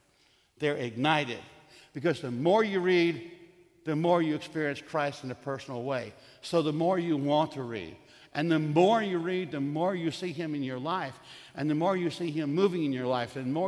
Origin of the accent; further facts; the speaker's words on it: Texas, United States; I grew up in the Presbyterian Church, as they used to say, a child of the church, on the Gulf Coast of Texas.